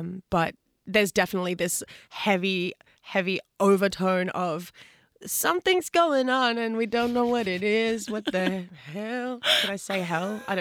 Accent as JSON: {"language": "English", "country": "Australia", "tie": "born or raised there", "said": "even though I grew up here in Australia, I ended up playing kind of like him."}